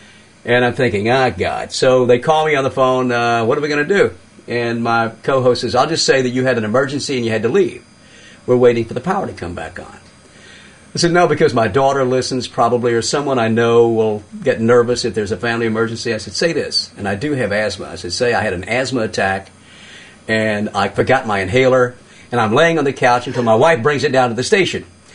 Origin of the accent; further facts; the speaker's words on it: Mississippi, United States; remember, I'm from Mississippi.